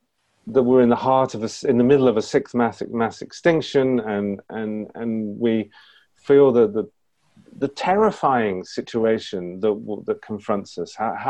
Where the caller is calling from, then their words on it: Greece; I'm joining you from Greece, and I see people in the UK and so on.